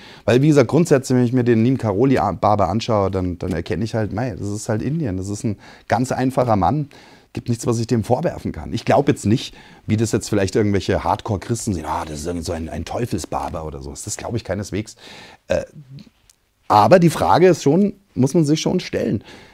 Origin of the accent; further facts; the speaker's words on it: Germany; dann kommt irgendwann meine Familie, dann kommt irgendwann vielleicht die Region, wo ich aufgewachsen bin, dann kommt vielleicht Deutschland